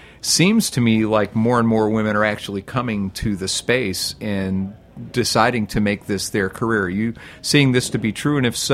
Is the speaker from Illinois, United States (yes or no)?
yes; Chicago, Illinois, United States; also born or lived in New York; I was raised in kitchens in Chicago, and then in New York.